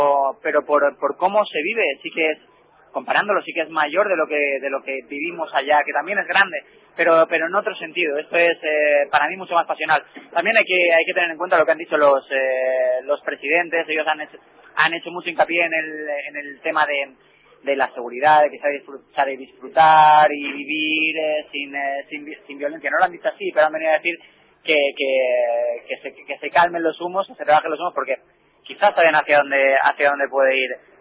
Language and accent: Spanish; Valencia, Valencian Community, Spain; Sí, soy de Valencia